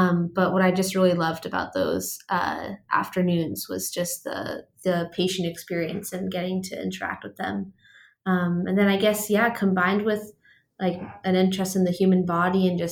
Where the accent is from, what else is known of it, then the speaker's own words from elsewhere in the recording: Boston, Massachusetts, United States; So I'm from Boston. I was born and raised there.